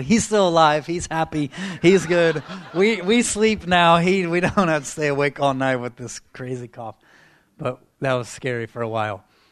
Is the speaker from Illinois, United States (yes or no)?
no; California, United States; So I'm from California, and I work at Bethel Church in Redding.